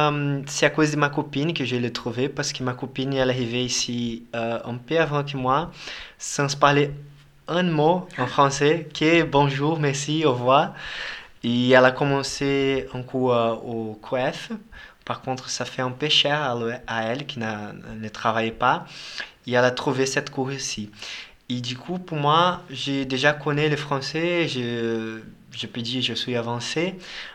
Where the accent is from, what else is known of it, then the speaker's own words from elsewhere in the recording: Curitiba, Paraná, Brazil; French is a second language; moved away as an adult; now in Grenoble, France; je viens du Brésil, plus exactement à la ville de Curitiba, au état du Paraná. J'ai 26 ans, je suis en ingénieur électrique et du coup ici, maintenant, je suis en CDI à Grenoble.